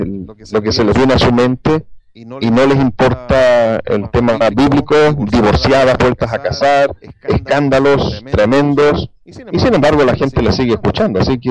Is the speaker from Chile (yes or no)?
yes; Chile; moved away; yo también soy chileno, aunque vivo fuera de Chile ahora